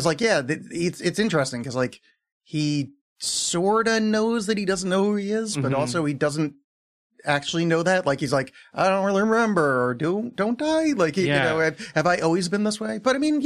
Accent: United States; and then I occasionally got angry because I'm American, and that's what I'm allowed to be as a male.

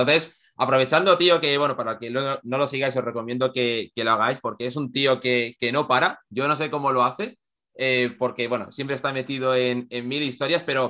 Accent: Segovia, Castile and León, Spain; y ahora viene la pregunta de qué coño hace un segoviano

